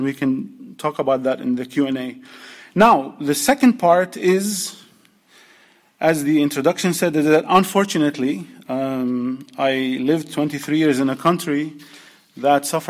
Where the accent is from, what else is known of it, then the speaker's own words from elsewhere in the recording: New York City, New York, United States; Another important example from my hometown of New York City